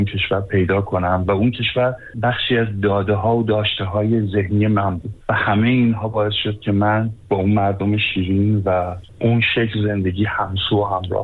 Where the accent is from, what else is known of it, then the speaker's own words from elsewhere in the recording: Iran; بعد میگفتم که خب ببخشید، من متاسفانه نه تنها ایرانی گک نیستم بلکه ایرانی هستم.